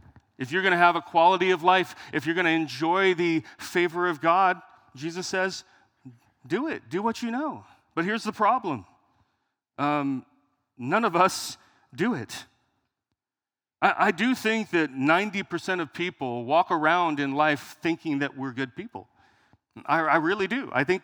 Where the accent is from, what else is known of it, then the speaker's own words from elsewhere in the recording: Meridian, Idaho, United States; That was Nampa for me growing up in Meridian, actually.